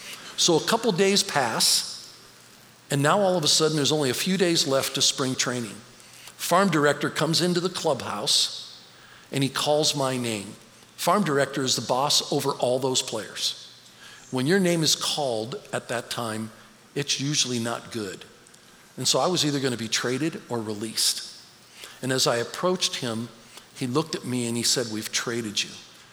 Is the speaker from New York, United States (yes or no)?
no; Youngstown, Ohio, United States; I was a kid from Youngstown, Ohio.